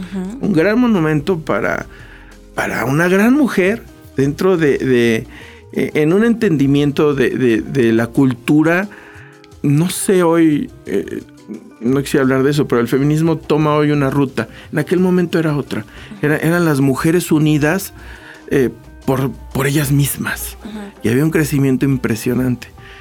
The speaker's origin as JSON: {"language": "Spanish", "town": "Coyoacán", "region": "Mexico City", "country": "Mexico", "tie": "born there", "said": "es porque yo nací en Coyoacán."}